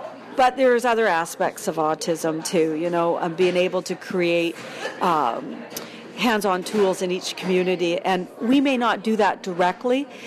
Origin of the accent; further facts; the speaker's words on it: Canada; as a Canadian